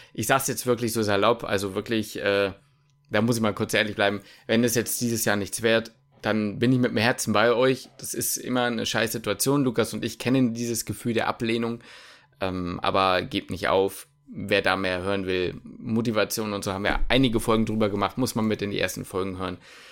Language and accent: German; Hamburg, Germany; now in Magdeburg, Germany; ich komme aus Hamburg, ich bin sehr zufrieden hier.